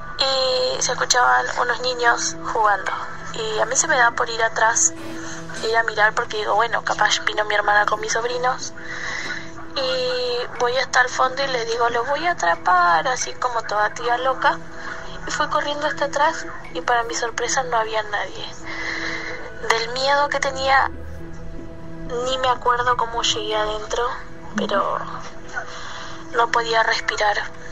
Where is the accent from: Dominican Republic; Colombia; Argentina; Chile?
Argentina; Bahía Blanca, Buenos Aires Province; soy de Bahía Blanca, Argentina.